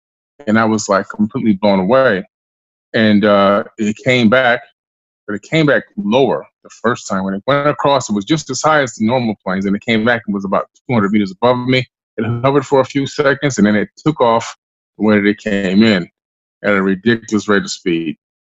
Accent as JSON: {"language": "English", "town": "Queens", "region": "New York", "country": "United States", "also_born_or_lived": "Florida", "moved": "yes"}